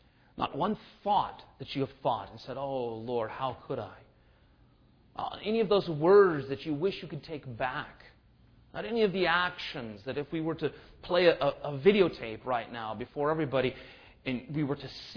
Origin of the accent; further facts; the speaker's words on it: California, United States; in the summertime and on Saturdays, growing up in Orange County, what we would do, my friends